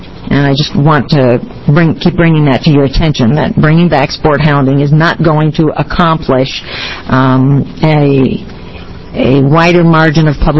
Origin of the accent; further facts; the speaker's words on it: Oregon, United States; I'm from Jackson County. I live in Applegate, a very rural area of Jackson County.